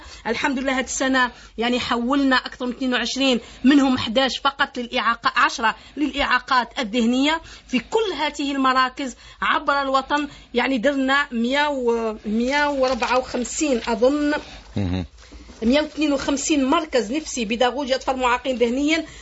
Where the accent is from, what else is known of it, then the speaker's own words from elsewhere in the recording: Algeria; وهذا أعطالي أنا كمسؤولة جزائرية وكوزيرة